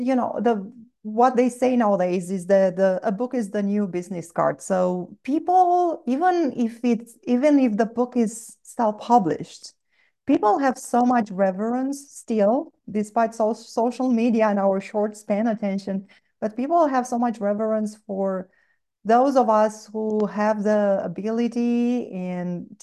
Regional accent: Romania; English is a second language; in case you wonder about my accent, I was born and raised in Romania. So I was back in high school in Romania

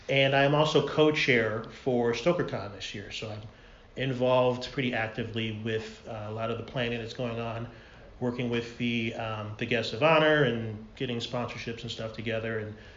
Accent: Chicago, Illinois, United States; now in San Diego, United States; I am a local author. I am from Chicago originally. I've been in San Diego 9.5 years.

